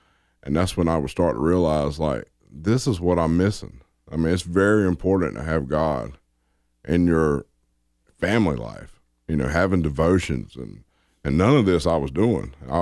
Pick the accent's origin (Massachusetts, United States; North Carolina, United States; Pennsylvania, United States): North Carolina, United States; Lewisburg; No, I'm from Lewisburg, North Carolina, which is about 30 miles north of Raleigh.